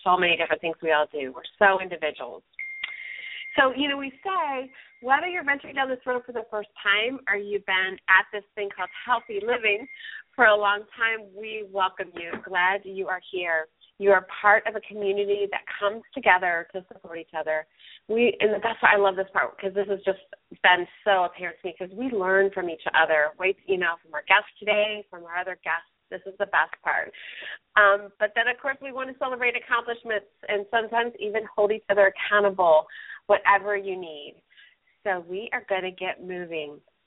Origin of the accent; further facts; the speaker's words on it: Ohio, United States; you know, I'm from Ohio, and we have had just one heck of a crazy wet spring and summer, and it just kept going. And so, you know, we moved to Florida